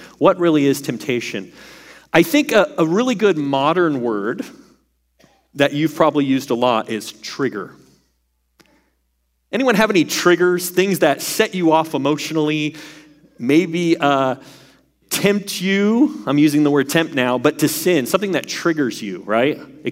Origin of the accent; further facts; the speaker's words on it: New England, United States; Anyway, can you tell I'm from the East Coast, kind of snooty New England background?